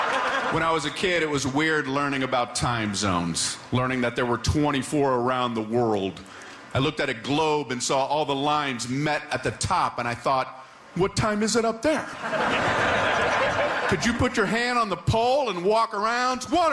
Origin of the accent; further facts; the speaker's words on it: Eastern time zone, United States; I grew up in the Eastern time zone. I now live in the Pacific time zone.